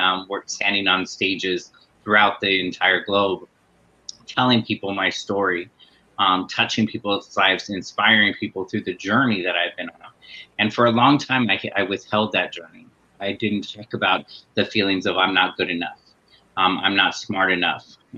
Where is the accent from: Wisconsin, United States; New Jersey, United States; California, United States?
California, United States; San Fernando; Growing up in San Fernando and in a very Latino community, I wasn't Latino enough. I speak very little Spanish. I understand Spanish, but I don't necessarily, I'm not fluent in it.